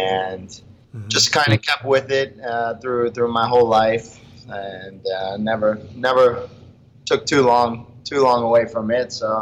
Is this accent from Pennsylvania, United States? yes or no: no; Portland, Oregon, United States; born there; now in Florida, United States; I was born in Portland, Oregon. I've lived in Florida for about 20-plus years now.